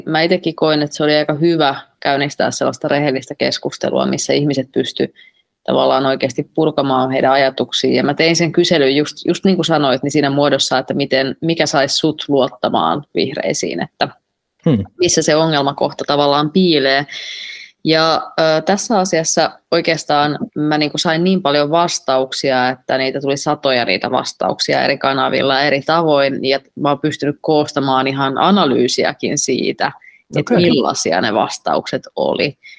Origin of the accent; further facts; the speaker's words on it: Kainuu, Finland; itsekin olen kotoisin tuolta alun perin Kainuusta